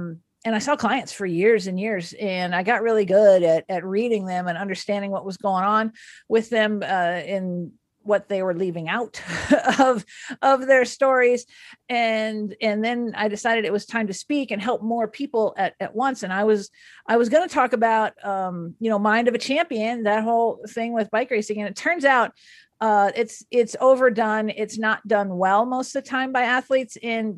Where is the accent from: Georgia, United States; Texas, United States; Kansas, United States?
Texas, United States; Dallas; I grew up in Dallas and there was this guy kept showing up to the rides, showing up to the races.